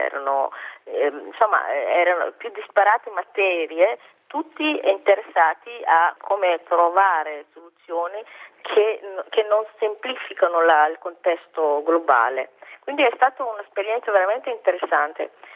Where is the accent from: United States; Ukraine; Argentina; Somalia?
Somalia; io sono somala e vengo dalla Somalia